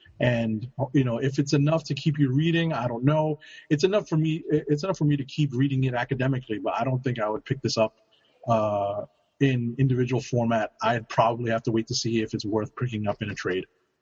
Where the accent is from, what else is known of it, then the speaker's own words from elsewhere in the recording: Brooklyn, New York, United States; Yeah, I'm from Brooklyn.